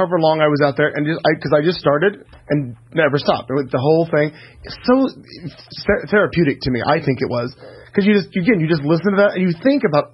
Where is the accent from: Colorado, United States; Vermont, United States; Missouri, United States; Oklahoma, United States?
Missouri, United States; Joplin; I took a little family trip back to where Marty and I had been, in my hometown of Joplin, Missouri.